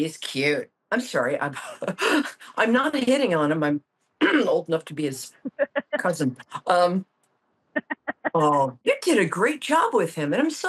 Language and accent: English; New York, United States; I'm going to talk really fast, but I'm good at that because I'm a New Yorker.